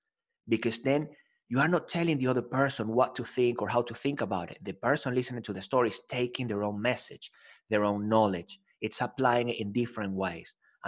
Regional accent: Venezuela; moved away as an adult; also born or lived in Spain; So I left my home country, Venezuela, and I first moved to Spain.

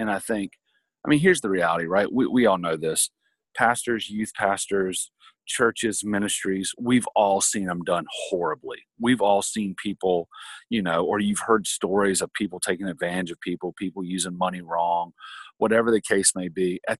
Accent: the South, United States; I'm from the South. And so when you grew up, it was just, you know, you believe in Jesus because this is what we do.

